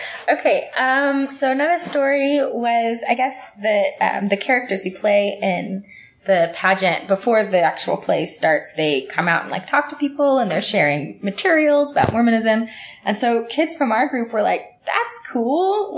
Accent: Mobile, Alabama, United States; Whereas I grew up in Alabama, and we had the one congregation in my city

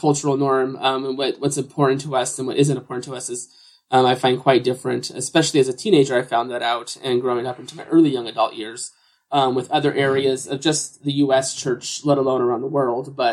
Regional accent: Marysville, Washington, United States; congregation in Marysville, Washington. And just throughout my life growing up

